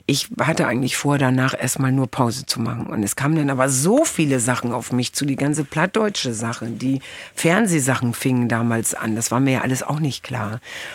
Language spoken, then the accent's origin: German; Hamburg, Germany; Aber ich spiele in Hamburg jetzt 5-mal statt nur 1-mal. Weil 1-mal ist meine Heimatstadt jetzt irgendwie.